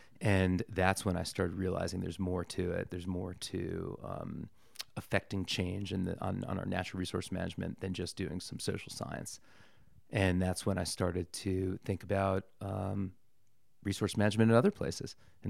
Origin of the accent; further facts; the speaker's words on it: Washington, District of Columbia, United States; I grew up in Washington, D.C., and in high school, I had a great experience of riding.